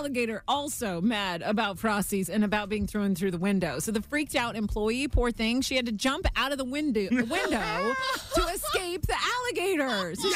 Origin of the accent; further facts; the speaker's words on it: St. Petersburg, Florida, United States; So we're traveling to my hometown, the west coast of Florida, beautiful St. Petersburg.